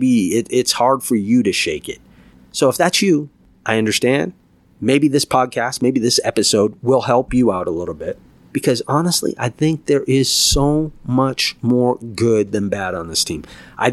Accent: Boston, Massachusetts, United States; I'm originally from Boston. I live on the West Coast. Been out here for a little while.

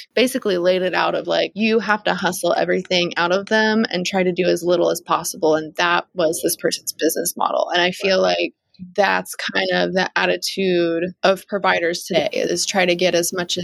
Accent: the South, United States; But my training comes from my upbringing. Like I'm just like from the South and like that's how we're taught to be.

